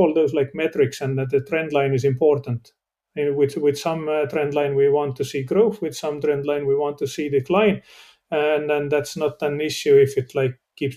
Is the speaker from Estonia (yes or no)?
yes; Tallinn, Harju County, Estonia; One is obviously my hometown Tallinn, and restaurant Noa, N-O-A.